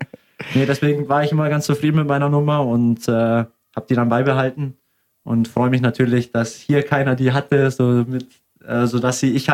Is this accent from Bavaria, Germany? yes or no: yes; Augsburg, Bavaria, Germany; Ich bin Augsburger durch und durch und ich liebe es hier zu spielen